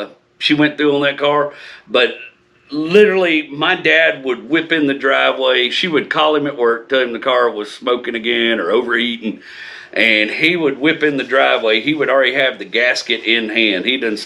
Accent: Texas, United States; but when I told them I was from Texas, these kids got excited, bro.

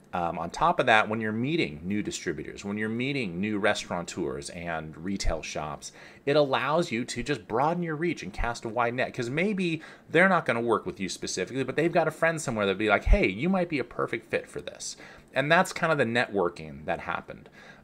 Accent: California, United States; Shoot, I'm from Northern California.

